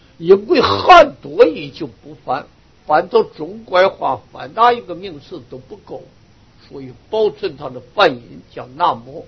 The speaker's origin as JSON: {"language": "Chinese", "country": "Taiwan", "said": "我们台湾人念这个那无两字也是念那无的"}